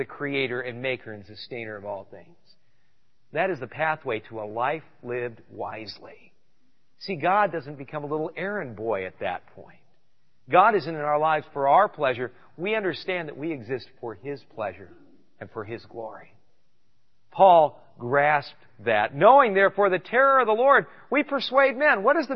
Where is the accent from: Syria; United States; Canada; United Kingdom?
United States; California; I spent some time surfing growing up in California